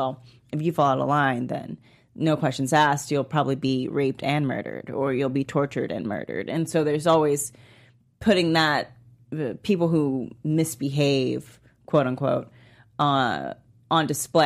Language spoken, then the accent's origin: English; the South, United States; Oh my God, I'm from the South, I should know this.